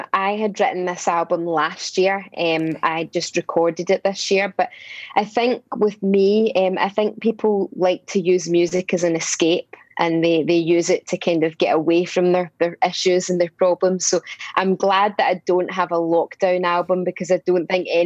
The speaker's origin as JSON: {"language": "English", "region": "Scotland", "country": "United Kingdom", "said": "I mean, it's probably part of being Scottish."}